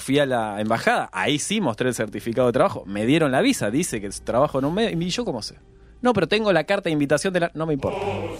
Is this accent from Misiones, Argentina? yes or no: yes; Jardín América, Misiones, Argentina; also born or lived in Edinburgh; viví en Misiones, de hecho, Jardín América. Viví en Jardín América.